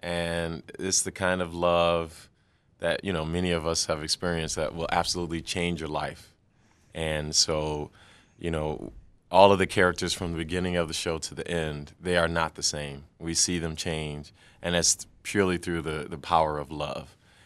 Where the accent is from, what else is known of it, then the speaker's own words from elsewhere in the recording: Milwaukee, Wisconsin, United States; I grew up in Milwaukee, and I was in the chorus of the full-length opera when I was in high school.